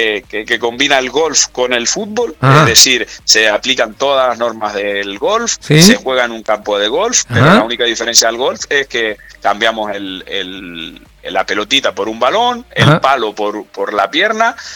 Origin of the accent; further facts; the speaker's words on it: Canary Islands, Spain; la mayoría de los futbolistas somos canarios.